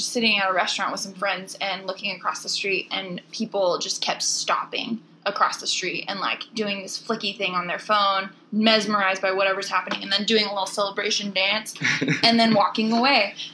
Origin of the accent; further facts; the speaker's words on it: San Angelo, Texas, United States; There's a minor league team in my hometown.